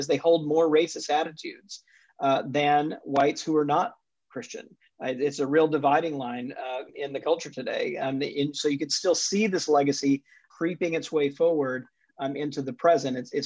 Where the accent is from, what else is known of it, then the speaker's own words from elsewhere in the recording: Jackson, Mississippi, United States; in my home state of Mississippi, so I grew up as a Southern Baptist in Jackson, Mississippi, for the most part.